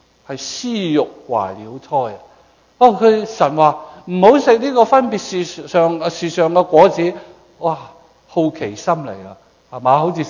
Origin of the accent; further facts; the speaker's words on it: China; 我哋中国人就我听讲啦